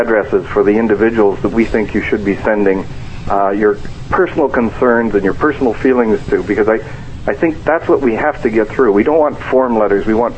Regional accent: Canada; And we as Canadians must be reaching out to her and doing everything possible to help her.

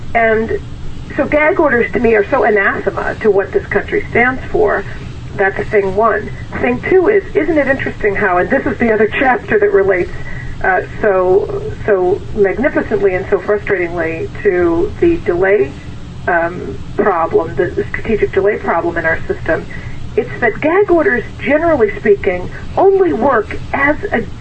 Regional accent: United States; it's to me, as an American, it's probably one of the most frustrating and offensive things

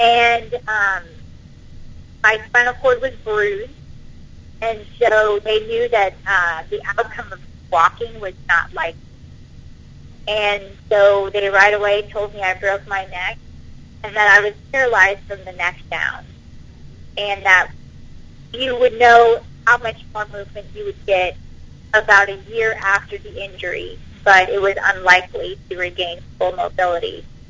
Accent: Jasper, New York, United States; Yeah, well … I'm from Jasper, New York.

